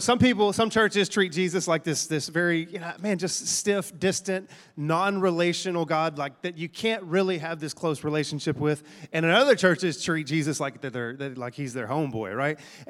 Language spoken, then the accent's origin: English; Texas, United States; I'm from East Texas. That boy's name is Darius.